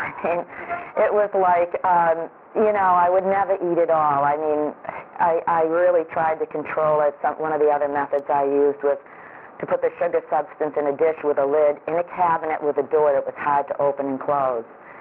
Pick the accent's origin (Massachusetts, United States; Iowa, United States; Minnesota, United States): Massachusetts, United States; Beverly; I'm from Beverly, Massachusetts.